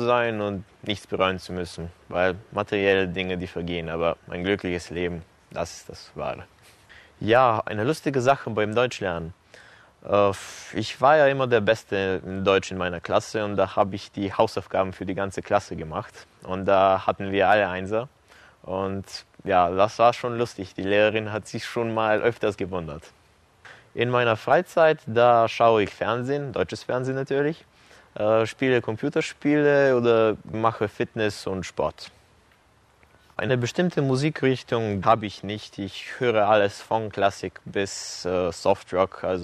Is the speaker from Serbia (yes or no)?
yes; Leskovac, Jablanica District, Serbia; German is a second language; Ich komme aus Serbien, aus Leskovac. Das ist eine Kleinstadt im Süden des Landes, ungefähr 400 Kilometer von der Hauptstadt entfernt. Ich bin 19 Jahre alt und ich lerne Deutsch